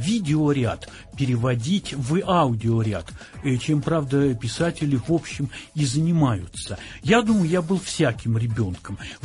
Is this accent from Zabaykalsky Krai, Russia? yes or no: yes; Zabaykalsky Krai, Russia; also born or lived in Kamianets-Podilskyi, Ukraine; И незамедлительно вслед за чем меня увезли в Забайкалье. И рос я там.